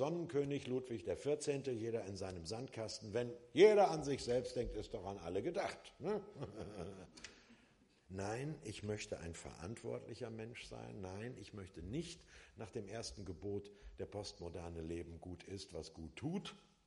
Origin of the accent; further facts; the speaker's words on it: Hamburg, Germany; als Hamburger